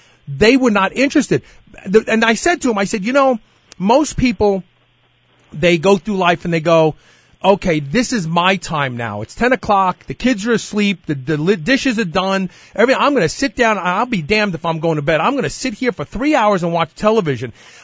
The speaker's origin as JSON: {"language": "English", "town": "Louisville", "region": "Kentucky", "country": "United States", "tie": "born or raised there", "said": "Louisville locally, I figured, well, I'm going to promote it locally and try to develop some fans here in my hometown."}